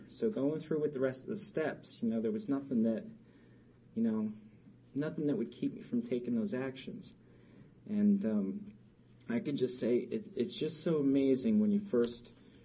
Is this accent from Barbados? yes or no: no; Roselle, United States; You know, growing up in Roselle, we had a lot of things.